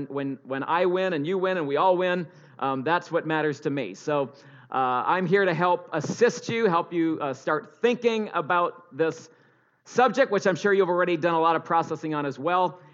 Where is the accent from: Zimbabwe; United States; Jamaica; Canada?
Canada; Ontario; Where I grew up in Southern Ontario, my dad was a farmer.